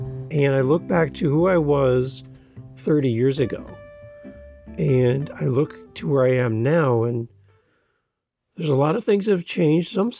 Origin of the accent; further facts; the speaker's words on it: Canada; So as a Canadian driving down through Vermont and all that area, we had a great time there and great memories.